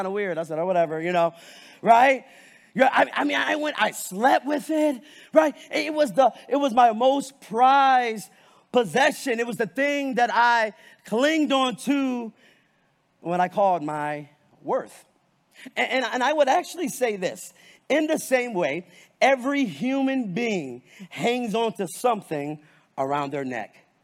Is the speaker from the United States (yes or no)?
yes; Strongsville, Ohio, United States; I'm going to take you back to 2001 when I grew up in Strongsville, Ohio